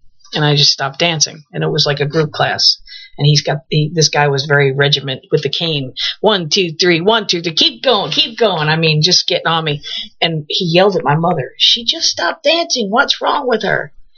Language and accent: English; Long Island, New York, United States; I'm originally from New York.